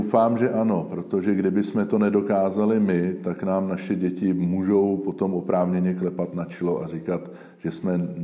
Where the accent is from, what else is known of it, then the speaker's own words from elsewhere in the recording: Prague, Czechia; Já jsem pocházím ne přímo ze Smíchova, ale z části, která navazuje z Líchov, kde jsme ještě v 80. letech vlastně žili vesnickým způsobem, akorát to trvalo 15 minut na Václavák tramvají.